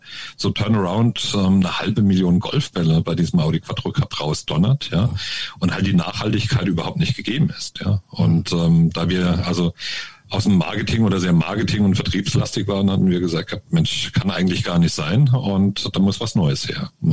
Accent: Germany; Also final gesehen lebe ich jetzt wieder mehr oder weniger an der Bergstraße dort, wo ich aufgewachsen bin. Man nennt sie ja auch so ein bisschen die Toskana Deutschlands.

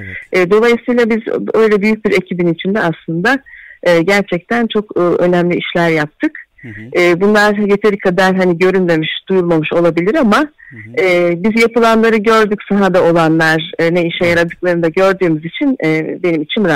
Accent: Afyonkarahisar, Turkey; benim yaşadığım yöre, ben Afyonluyum.

